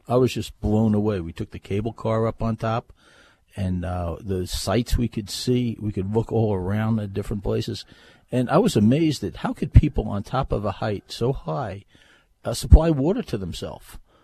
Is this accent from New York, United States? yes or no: yes; New York, United States; I'm from Hapag, Long Island, New York.